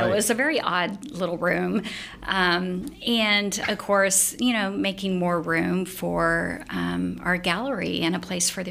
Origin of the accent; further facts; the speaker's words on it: Tulsa, Oklahoma, United States; Yeah, I was born in Tulsa. I was born in West Tulsa, and just always loved music. We were a poor family.